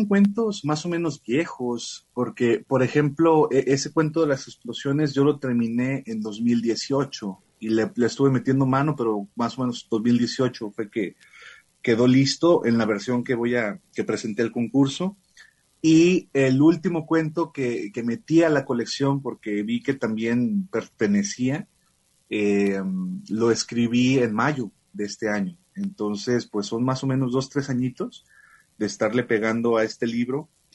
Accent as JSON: {"language": "Spanish", "region": "Jalisco", "country": "Mexico", "said": "yo siendo jalisciense, es un premio que había estado medio siguiendo durante pues todos los años que lo estuvieron dando"}